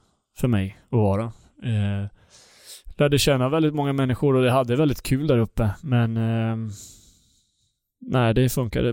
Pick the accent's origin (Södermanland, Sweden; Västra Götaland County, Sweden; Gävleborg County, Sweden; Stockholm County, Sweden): Stockholm County, Sweden; Södertälje; så att jag ville vara hemma med familj, antingen hos min mormor eller hos min familj hemma i Södertälje.